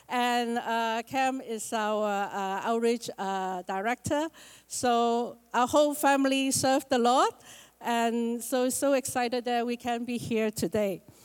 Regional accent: Hong Kong; moved away as an adult; now in Vancouver, Canada; God called us to Vancouver exactly 20 years ago. We are originally from Hong Kong. Me and my husband live in Hong Kong

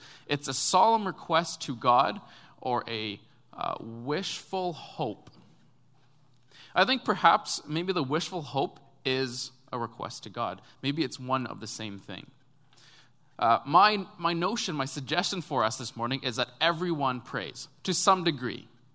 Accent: Canada; For someone like me growing up in Canada

